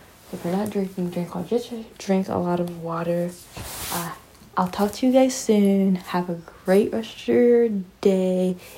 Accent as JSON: {"language": "English", "country": "Canada", "said": "very picky and particular with my poutine as a Canadian"}